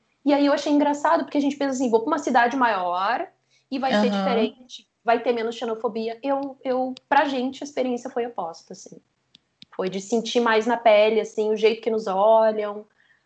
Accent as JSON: {"language": "Portuguese", "town": "Porto Alegre", "region": "Rio Grande do Sul", "country": "Brazil", "also_born_or_lived": "Rio de Janeiro", "moved": "yes", "lives_now": "Lisbon, Portugal", "said": "eu venho de Porto Alegre, que é uma cidade super violenta, com índices muito ruins de latrocínio, sequestro, estupro, essa questão assim de violência urbana seríssima. Fui morar no Rio de Janeiro"}